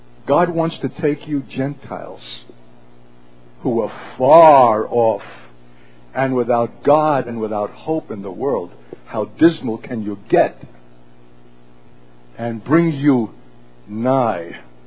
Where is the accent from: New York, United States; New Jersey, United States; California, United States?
New York, United States; Brooklyn; You know, when I was a kid growing up in Brooklyn with my brother Lenny